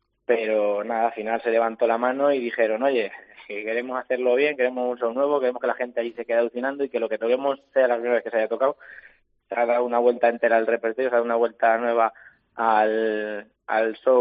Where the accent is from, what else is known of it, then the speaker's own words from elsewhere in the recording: Castilla-La Mancha, Spain; somos de Herencia de San Juan, como has dicho tú antes, y que somos ahí un híbrido de los dos amiguetes de los dos pueblos, esos que son vecinos